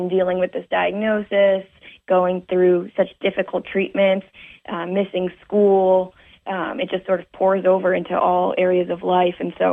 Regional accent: New Jersey, United States; I was born and raised actually in North Jersey, so about an hour outside

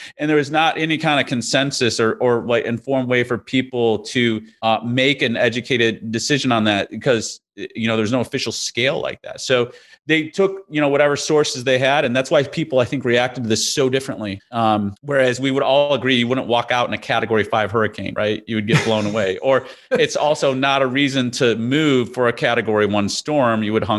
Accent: Chicago, Illinois, United States; I grew up in Chicago in the Midwest

